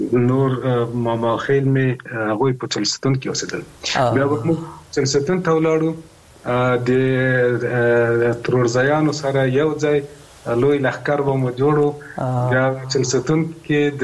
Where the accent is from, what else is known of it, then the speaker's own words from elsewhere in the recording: Kabul, Afghanistan; زما ماشومتوب خو په کابل کې دی تیر شوی دی